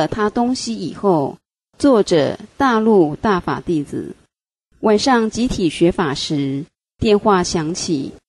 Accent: Northeast China, China; 就说我们东北人直性子，别拐弯，有啥事就直说

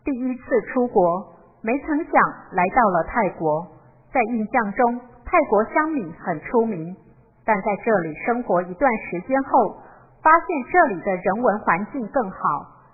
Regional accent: China; 正好给我们从大陆过来的人提供了一个修炼个人修养的好环境

